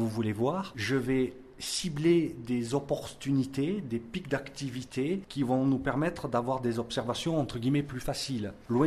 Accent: France; En tant que Français, que Gaulois, je suis tombé dedans quand j'étais petit, entre guillemets. J'ai eu la chance d'avoir des parents qui habitaient à Sceaux, des parents enseignants

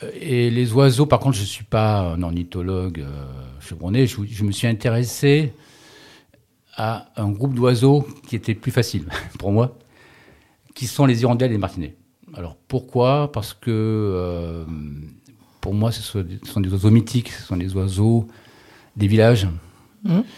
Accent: Châteaurenard, Provence-Alpes-Côte d'Azur, France; Je suis né à Château-Renard. Et j'ai eu la chance, dans la maison à Château-Renard, d'avoir une mare

